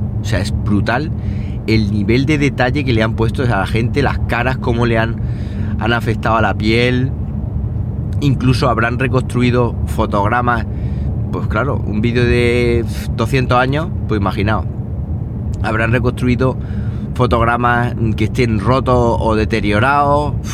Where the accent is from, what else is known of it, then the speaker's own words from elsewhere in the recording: Andalusia, Spain; Y es que hasta mi pueblo, que es un pueblo de 2.000 habitantes de la zona del norte de Jaén, estaba ahí